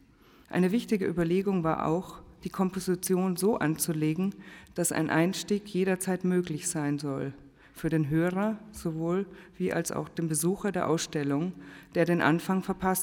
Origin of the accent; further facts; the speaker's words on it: Bavaria, Germany; ich bin ja aus Bayern, wie Sie auch hören